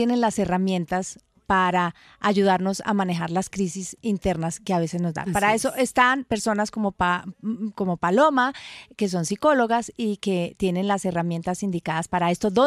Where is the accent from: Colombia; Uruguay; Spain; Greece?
Colombia; Medellín, Antioquia; como dicen en mi tierra, en Medellín.